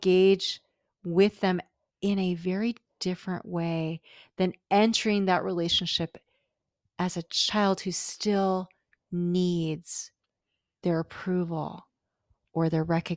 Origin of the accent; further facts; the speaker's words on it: California, United States; Steve and I were living in Boston, and I was, you know, I'm from California